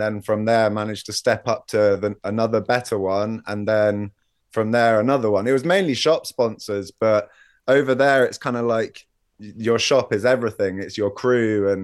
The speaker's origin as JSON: {"language": "English", "town": "Mallorca", "region": "Balearic Islands", "country": "Spain", "tie": "born or raised there", "also_born_or_lived": "Southampton, United Kingdom", "said": "I was born in Southampton, which few people know. And then I moved to Mallorca when I was about 7."}